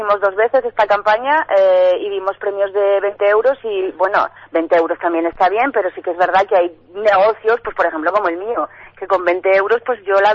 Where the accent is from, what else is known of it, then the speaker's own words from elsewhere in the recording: Fustiñana, Navarre, Spain; Yo soy de Fustiñana y de cría era una aventura venir a Tudela